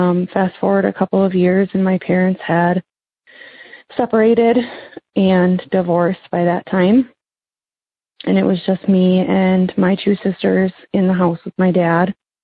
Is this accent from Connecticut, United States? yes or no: no; Minnesota, United States; I'm from Minnesota.